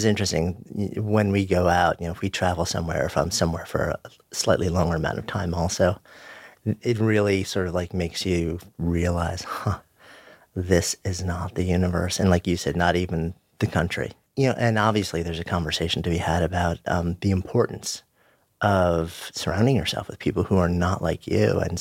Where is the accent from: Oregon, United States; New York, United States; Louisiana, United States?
New York, United States; New York City; you know, being a New Yorker, both of us being New Yorkers